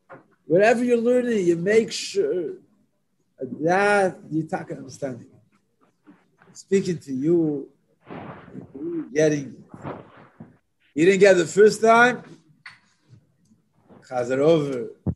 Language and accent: English; Montreal, Quebec, Canada; I remember I grew up in Montreal. I was a kid.